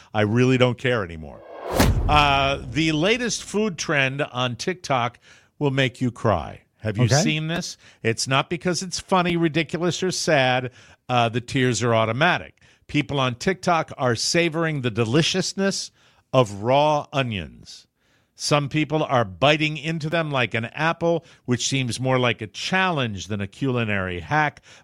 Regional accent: Connecticut, United States; Connecticut, my home state

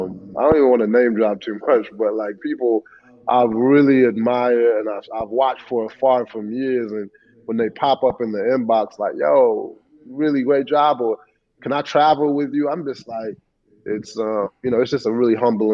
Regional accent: Chicago, Illinois, United States; Well, it's like, shout out to my home. Like, I grew up in Chicago.

